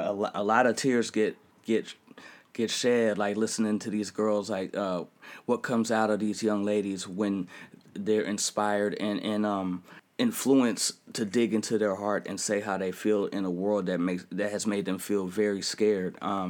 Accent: Oakland, California, United States; Like, I'm from East Oakland and I'm a Bronco fan.

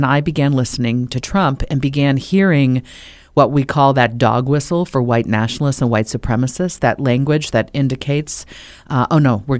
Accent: United States; I'm so American, it hurts. You know, I come from people who survived what America did to them. And I'm proud to be here and to live here

